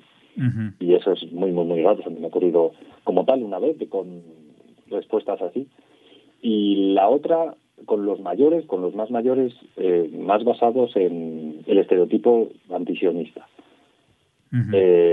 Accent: Zaragoza, Aragon, Spain; Yo soy de Zaragoza, es una ciudad grande

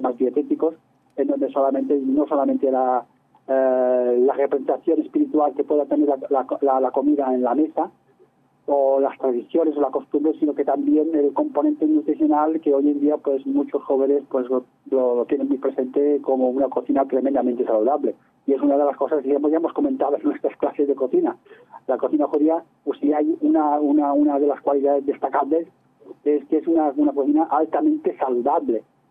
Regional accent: Mallorca, Balearic Islands, Spain; yo, pues, sabéis que vengo de una isla de Mallorca, en donde hay un grupo llamado Chuetas, que son descendientes de judíos conversos, y que a lo largo de la historia, hasta recientemente, pues han sido perseguidos, o hemos sido perseguidos de una manera visceral

